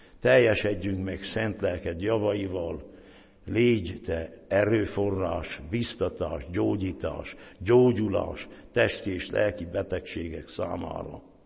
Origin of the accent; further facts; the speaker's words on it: Transylvania, Romania; mi úgy szoktunk köszönni, erdélyek, azt mondjuk, hogy békesség Istentől